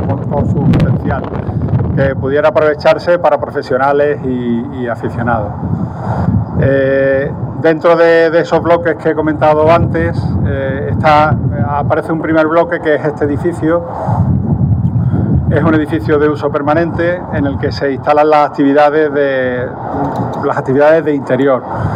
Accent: Málaga, Andalusia, Spain; especialmente para mí como arquitecto, como malagueño y malaguista.

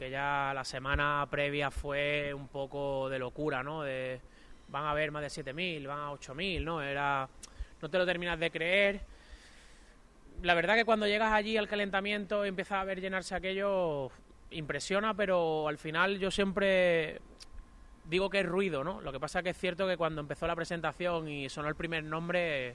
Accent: Málaga, Andalusia, Spain; como malagueño en Málaga, en tu ciudad

